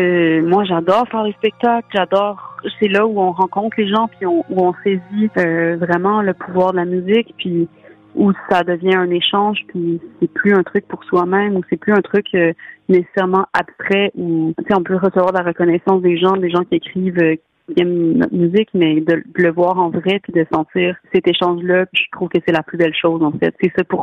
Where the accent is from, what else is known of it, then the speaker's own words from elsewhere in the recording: Quebec, Canada; Puis je suis québécoise, hein, donc dans ma culture, il y a aussi un besoin d'affirmation, puis une quête identitaire, un besoin d'affirmer notre identité.